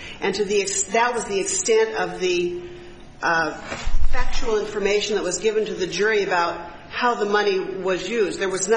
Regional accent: Butte, Montana, United States; I represent James Daniel Murphy. I'm an attorney from Butte, Montana.

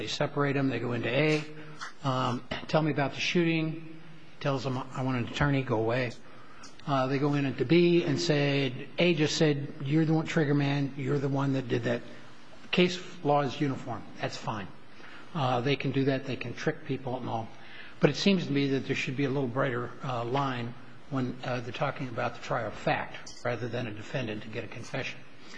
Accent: Tucson, Arizona, United States; I'm from Tucson.

